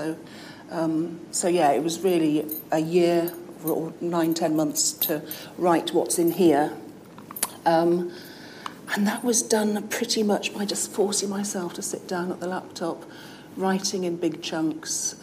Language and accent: English; Wales, United Kingdom